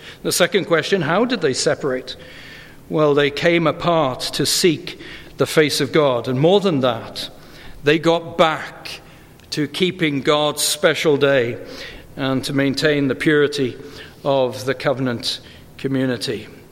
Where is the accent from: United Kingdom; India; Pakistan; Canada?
United Kingdom; now in United States; I came to a country 16 years ago. I grew up in Britain